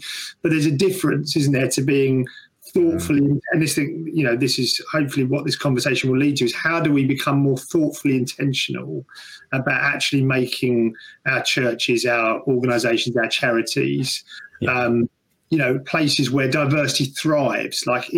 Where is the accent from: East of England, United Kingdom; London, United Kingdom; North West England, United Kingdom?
London, United Kingdom; I mean, you know, I'm English. I've lived inside the M25 my whole life.